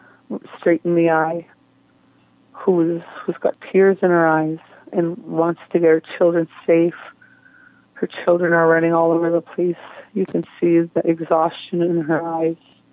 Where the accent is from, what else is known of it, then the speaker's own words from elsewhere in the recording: St. Theresa Point, Manitoba, Canada; I'm the MLA for Q8. I'm from St. Teresa Point First Nation.